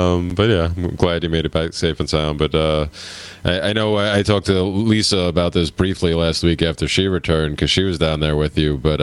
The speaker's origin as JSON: {"language": "English", "region": "Pennsylvania", "country": "United States", "tie": "born or raised there", "said": "I grew up in the Pocono Mountains. So, you know, I grew up hiking and biking and skiing up and down hills."}